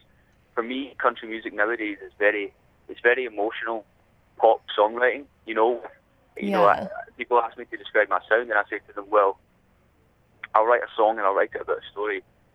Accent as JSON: {"language": "English", "town": "Glasgow", "region": "Scotland", "country": "United Kingdom", "said": "I'm from Glasgow, but I'm saying I came from a very rainy Edinburgh this morning."}